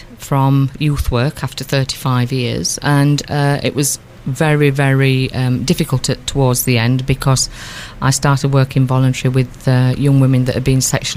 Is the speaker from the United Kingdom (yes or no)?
yes; Barnsley, Yorkshire and the Humber, United Kingdom; born there; also born or lived in Sheffield; Obviously, I was born in Barnsley.